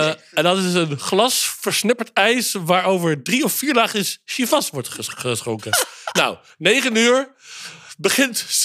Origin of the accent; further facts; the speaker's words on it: Netherlands; hadden we 100 jaar geleden gemiddeld 2100 calorieën als Nederlander die we binnenkregen